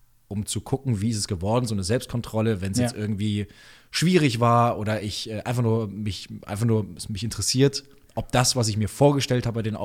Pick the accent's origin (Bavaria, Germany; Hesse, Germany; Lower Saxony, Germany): Bavaria, Germany; Munich; now in Berlin, Germany; Als Münchner kommt man sehr schwer irgendwie aus seinem Nest raus. Man wächst ja sehr gut behütet auf